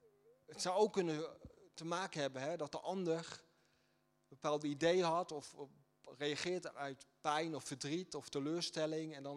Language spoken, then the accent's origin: Dutch; Netherlands; En ik ben hier ook opgegroeid in Nederland